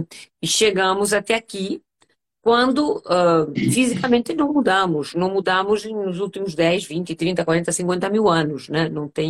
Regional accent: Palma, Balearic Islands, Spain; Portuguese is a second language; now in Brazil; Eu sou espanhola, eu sou nascida na ilha de Palma de Mallorca. E a vida e o amor e essas coisas me levaram para o Brasil. Me casei com um brasileiro. Então eu moro no Brasil

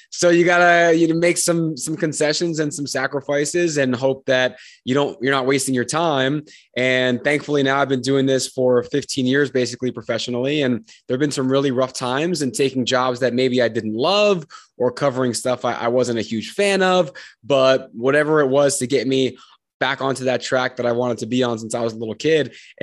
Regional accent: New Jersey, United States; I grew up in Central Jersey as a huge sports fan, but not a good sports player.

